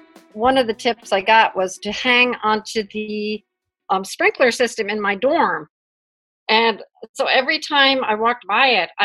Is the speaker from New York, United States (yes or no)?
yes; New York City, New York, United States; born there; I'm 68 years old, and I was born in Brooklyn, New York.